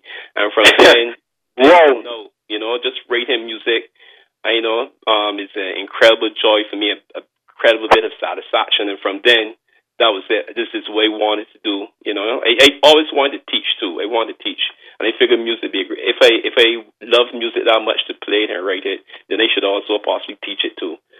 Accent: Saint Philip, Barbados; I grew up in St. Philip in the country, and we were almost surrounded by cane fields when I was, when I was growing up.

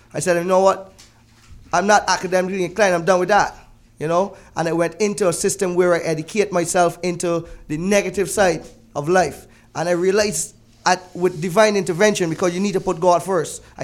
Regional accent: Six Men's, Saint Peter, Barbados; also born or lived in Eagle Hall, St. Michael; I grew up in Six Men's in St. Peter. I ran around all over Checker Hall, Jonesy Hill, Crab Hill, Mile and Quarter. These are the places. And then I moved to Eagle Hall, St. Michael.

